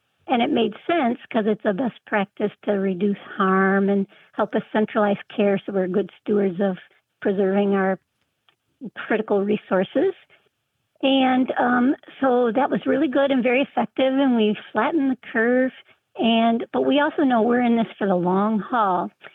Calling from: Traverse City, Michigan, United States; Hi, Martha. Hi, Grant. … I'm calling from Traverse City, Michigan.

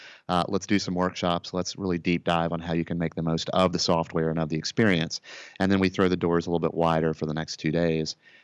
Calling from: Nashville, Tennessee, United States; I'm calling in from scenic Nashville, Tennessee, Matt.

